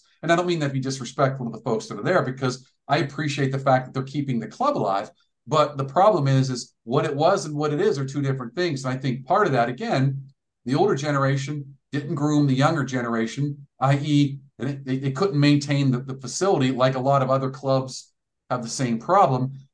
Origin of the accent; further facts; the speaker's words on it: Pittsburgh, Pennsylvania, United States; I am actually born and raised in Pittsburgh. It's called, there's an area called Bloomfield. It's Pittsburgh. They call it Pittsburgh's Little Italy.